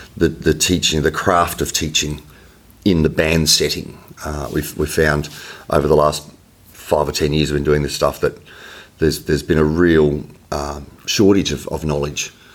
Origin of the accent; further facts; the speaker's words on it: Ayr, Queensland, Australia; my hometown, a little town called Eyre, just south of Townsville in North Queensland